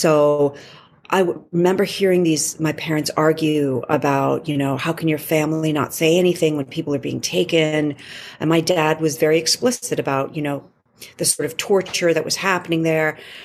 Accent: Massachusetts, United States; I grew up in a place where, I grew up outside of Boston, and I grew up in a mostly Jewish, upper middle class suburb of Boston. And I didn't know many Latinos

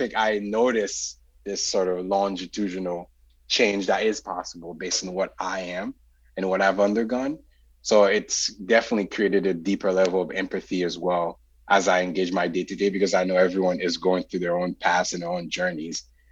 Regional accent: Port-au-Prince, Ouest, Haiti; So like being born and raised in Port-au-Prince, Haiti, I think as a post-colonial country that's sort of born out of slavery

